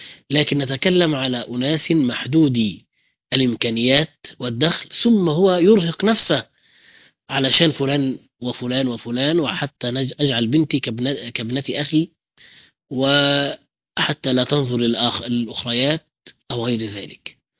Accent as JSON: {"language": "Arabic", "country": "Egypt", "said": "ممكن نلغي كثيرا من التجديدات التي في مراسم الزواج عندنا في مصر"}